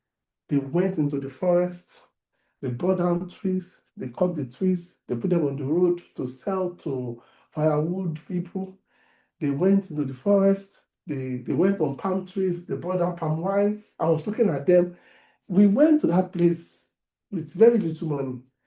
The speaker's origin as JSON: {"language": "English", "town": "Ibadan", "region": "Oyo", "country": "Nigeria", "tie": "born or raised there", "said": "Now, I was raised in Ibadan relatively, and I knew a bit about farming because my grandfather was a farmer"}